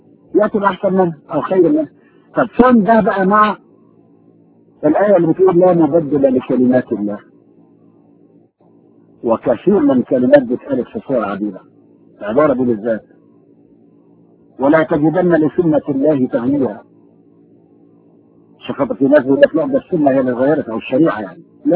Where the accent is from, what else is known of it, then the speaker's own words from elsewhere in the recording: Egypt; يعني احنا في بلادنا في مصر والحتت ديت البلاد اللي احنا عشنا فيها